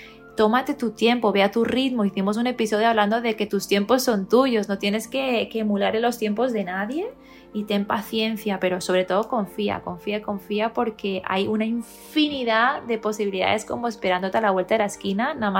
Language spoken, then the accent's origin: Spanish; Barcelona, Catalonia, Spain; lo hemos dado aquí en Barcelona, que es mi ciudad natal